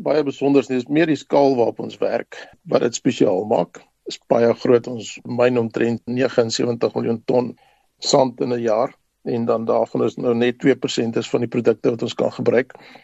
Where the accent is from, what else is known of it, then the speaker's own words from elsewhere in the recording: Rustenburg, North West, South Africa; also born or lived in Kimberley; ek was gebore in Kimberley. En ek het my skoolloopbaan begin daar in 'n klein dorp in die Noord-Kaap, maar die meeste van my skoolloopbaan was in Rustenburg gewees. My pa was 'n ondergrondse skofbaas gewees in die platinamyne.